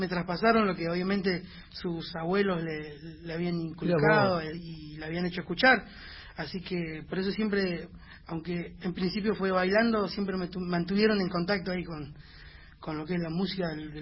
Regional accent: Las Talitas, Tucumán, Argentina; born there; Sí, nací en Tucumán. Las talitas.

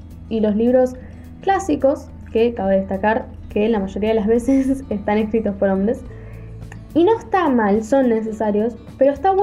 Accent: Rosario, Santa Fe, Argentina; soy de Rosario

